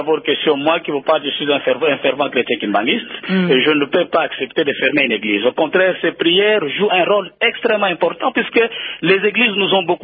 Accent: Matadi, Kongo Central, DR Congo; Moi, c'est de la ville de Matadi

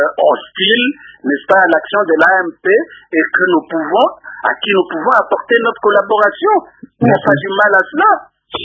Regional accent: Équateur, DR Congo; Moi, je suis de l'Équateur et je suis secrétaire exécutif adjoint

